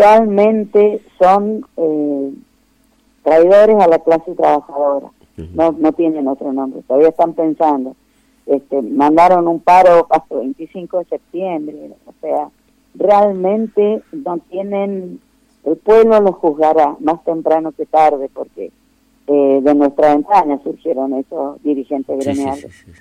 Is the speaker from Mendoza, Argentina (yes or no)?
yes; Mendoza, Argentina; como pueblo mendocino, tenemos que salir a pelear nuestras libertades democráticas